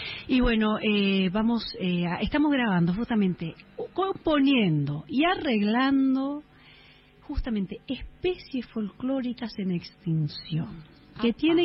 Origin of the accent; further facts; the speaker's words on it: Argentina; como argentinos